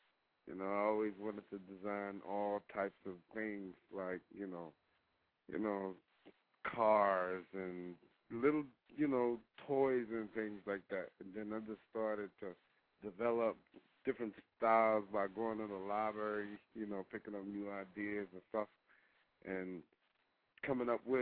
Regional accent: Jamaica; I mean, you know, I'm from Jamaica, so, you know.

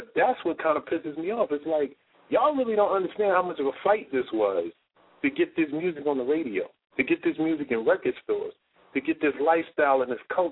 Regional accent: Brooklyn, New York, United States; I grew up in Brooklyn.

